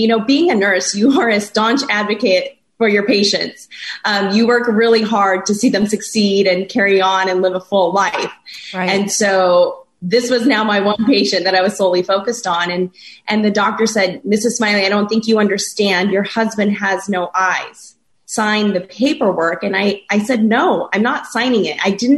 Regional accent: Washington, United States; You know, I'm actually a small town farm girl born and raised in Washington State

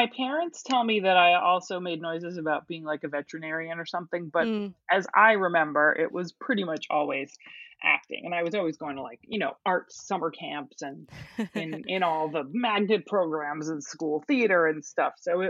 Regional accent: East Coast, United States; I don't think I came to LA, and I grew up on the East Coast. So the West Coast was really kind of foreign to me.

